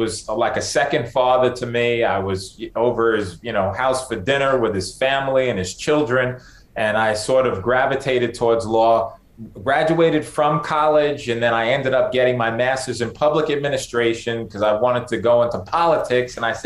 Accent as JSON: {"language": "English", "town": "Bronx", "region": "New York", "country": "United States", "tie": "born or raised there", "said": "I was born and raised in the Bronx."}